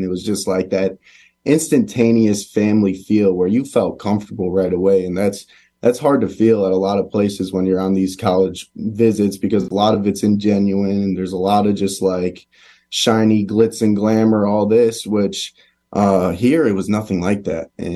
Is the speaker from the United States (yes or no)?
yes; Chicago, Illinois, United States; I was always a Big Ten fan, you know, obviously growing up in Chicago, the game was always on